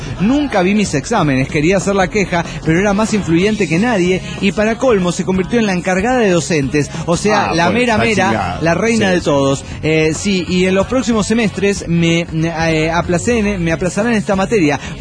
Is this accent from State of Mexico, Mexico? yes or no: yes; Tultitlán, State of Mexico, Mexico; Hola amigos … monitorista de Tultitlán, México.